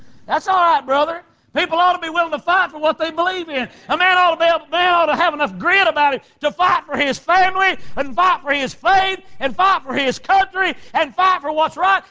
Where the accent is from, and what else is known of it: North Carolina, United States; born or raised there